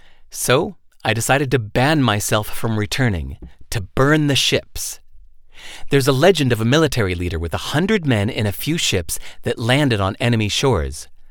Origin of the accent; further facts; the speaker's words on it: California, United States; born there; moved away as an adult; I was born in California and lived the first 40 years of my life in America